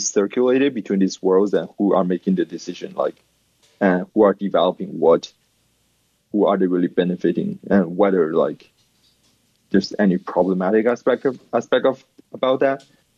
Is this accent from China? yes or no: yes; China; I'm from China, so this book is the one I've been reading a lot recently.